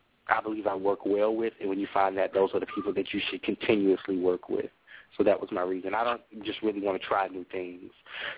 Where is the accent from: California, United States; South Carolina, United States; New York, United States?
South Carolina, United States; now in Charlotte, United States; But Charlotte's my home. But I'm originally from South Carolina